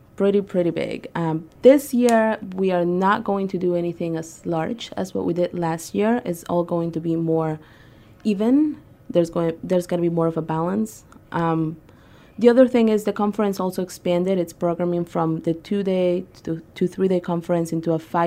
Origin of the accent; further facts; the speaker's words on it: Peru; now in Atlanta, United States; I'm not from here. I'm from Peru, and I moved to this country in 98. I moved to Atlanta in 2007